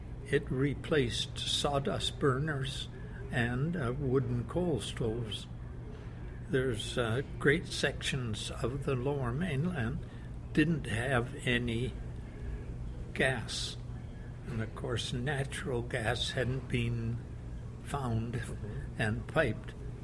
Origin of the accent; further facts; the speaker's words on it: New Westminster, British Columbia, Canada; also born or lived in Victoria, Canada; I was born in New Westminster, St. Mary's Hospital, 1923, and stayed in New Westminster for 14 years